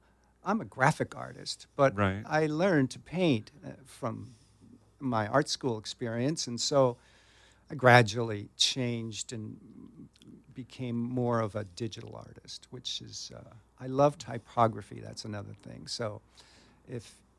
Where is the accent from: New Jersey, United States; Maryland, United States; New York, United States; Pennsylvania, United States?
Pennsylvania, United States; Philadelphia; now in Laguna Beach, United States; Yeah, I came from Philadelphia. Suburban.